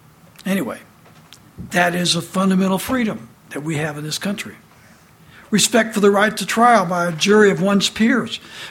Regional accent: United States; I was born and raised in America with American citizen parents.

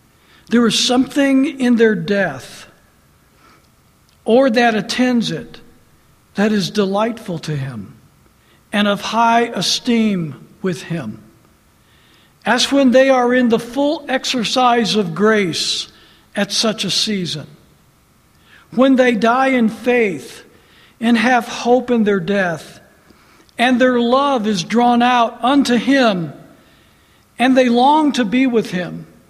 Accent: LaPorte, United States; I happened to be visiting in my hometown when we found out that another one of my mentors, Dr. Paul Vanneman, had passed away.

